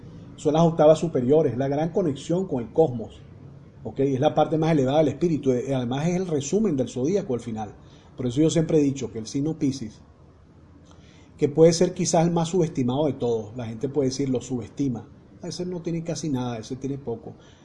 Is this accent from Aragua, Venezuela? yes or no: no; Caracas, Capital District, Venezuela; no solamente lo digo yo como venezolano y como caraqueño